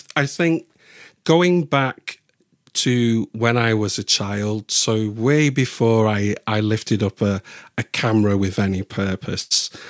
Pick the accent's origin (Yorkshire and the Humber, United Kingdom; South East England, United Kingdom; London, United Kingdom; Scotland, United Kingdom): Yorkshire and the Humber, United Kingdom; Bradford; in particular, and even a particular part of Bradford is what I call home. I definitely see myself as English as well as Yorkshire.